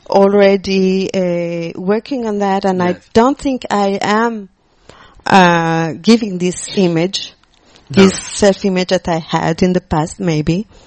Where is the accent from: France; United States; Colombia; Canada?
France; English is a second language; you apologize about being English, try being French. So I think part of the reaction I get is when I speak in a more French way of speaking.